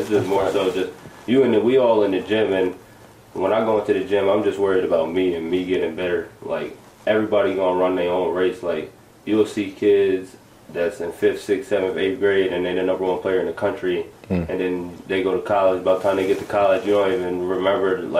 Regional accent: Albany, New York, United States; also born or lived in Pennsylvania; I was born at St. Peter's Hospital right here in Albany, and then I lived here, like, in different places in Albany, Washington Ave, Quail. So I grew up from kindergarten through third grade.

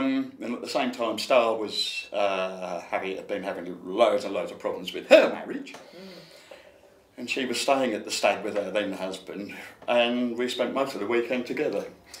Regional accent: Hastings, South East England, United Kingdom; born there; So I was born in Hastings.

